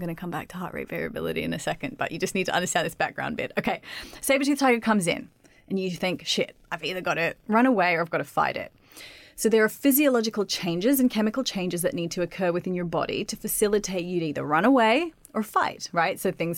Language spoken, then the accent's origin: English; Australia; I'm Australian, and so it's really, we're really lucky.